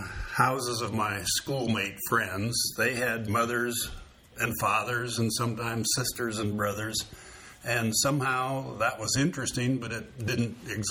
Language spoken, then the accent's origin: English; Iowa, United States; So I grew up essentially in Iowa, where my mother had been from, with my mother and my grandmother.